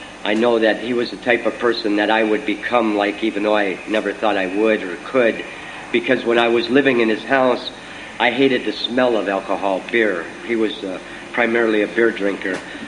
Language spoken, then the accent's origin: English; Erie, Pennsylvania, United States; I grew up in Erie, and on the west side